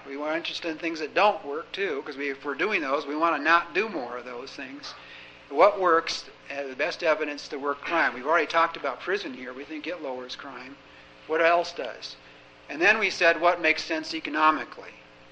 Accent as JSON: {"language": "English", "town": "Olympia", "region": "Washington", "country": "United States", "tie": "born or raised there", "said": "In Olympia, the state capital, my hometown, we have 14 Starbucks stores."}